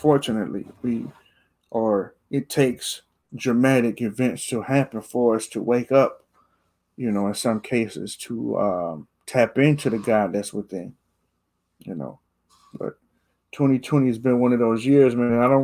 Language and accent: English; Rochester, New York, United States; murdered here in my hometown, Rochester, at a gas station